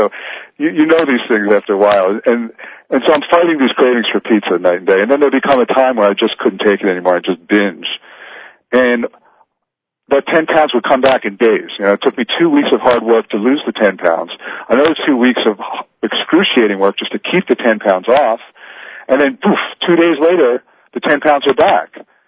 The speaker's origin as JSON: {"language": "English", "country": "United States", "lives_now": "Australia", "said": "I live in Australia right now. I'm an American, but I live in Australia."}